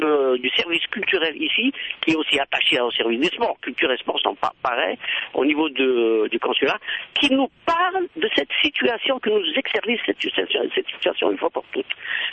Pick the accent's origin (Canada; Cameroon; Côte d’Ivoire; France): Canada; C'est une question que je pose tout simplement, en tant que Canadien.